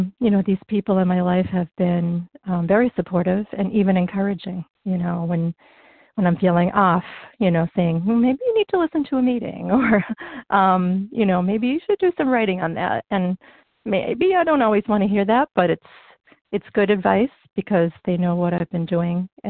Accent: Massachusetts, United States; from the Berkshires in Western Massachusetts.

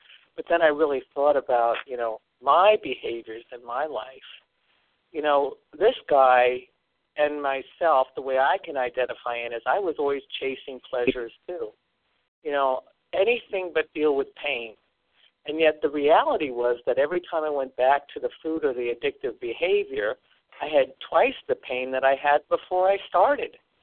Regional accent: New York, United States; I was raised on Long Island. We had a beautiful home. A nice piece of property.

